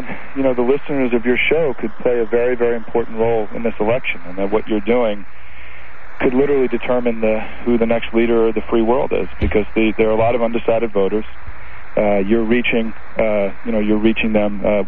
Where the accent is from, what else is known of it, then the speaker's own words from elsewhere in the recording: New York, United States; And Howard, I just want to say I'm from New York. I started listening to you a long time ago.